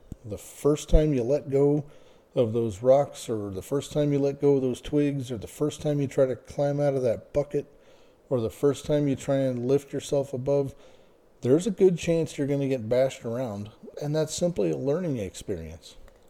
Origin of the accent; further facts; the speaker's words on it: East Coast, United States; Now, I grew up on the East Coast where we caught crabs and we would boil crabs and eat them.